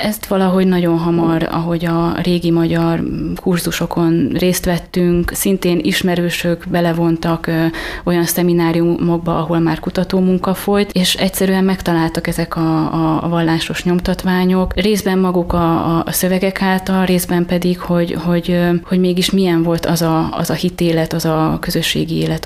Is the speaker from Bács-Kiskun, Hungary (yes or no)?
yes; Bácsborsód, Bács-Kiskun, Hungary; Én innen 60 kilométerre Bács-Borsódon egy kis faluban nőttem fel, az általános iskolát is ott végeztem, és onnan kerültem ide gimnáziumba. Érdekes, hogy katolikus létemre református gimnáziumba kerültem ismerősi ajánlásra.